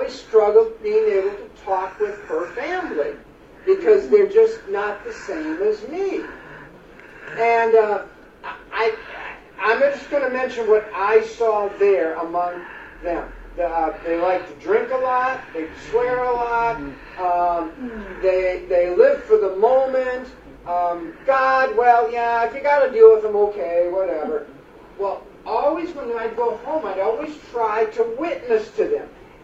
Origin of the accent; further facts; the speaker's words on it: West Virginia, United States; now in Kentucky, United States; I grew up in West Virginia.